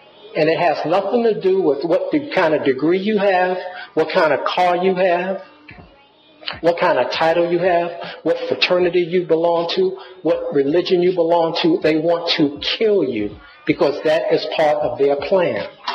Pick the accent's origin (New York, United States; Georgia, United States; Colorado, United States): New York, United States; Brooklyn; First of all, I grew up in Brooklyn, and I saw, looking back on my life, I saw about 30 of my friends